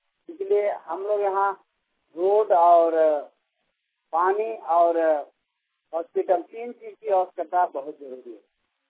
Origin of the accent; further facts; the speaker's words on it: Kothi, Jharkhand, India; मैं कोठी गांव के रहने वाला हूँ और थाना नवाडी है, जिला बोकारो।